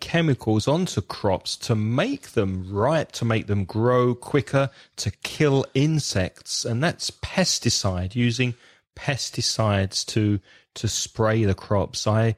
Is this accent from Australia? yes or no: no; England, United Kingdom; now in Spain; My neighbor is constantly aware that I'm English